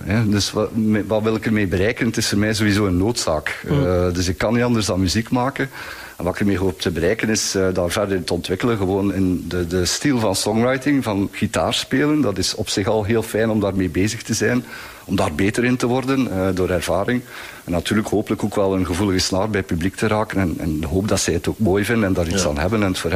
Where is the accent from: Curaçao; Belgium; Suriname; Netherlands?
Belgium; Ghent, Flanders; ik kom zelf uit Gent